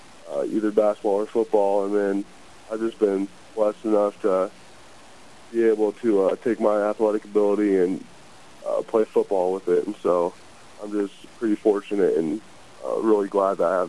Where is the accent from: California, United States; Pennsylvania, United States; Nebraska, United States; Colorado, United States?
Nebraska, United States; No, I mean, growing up in Nebraska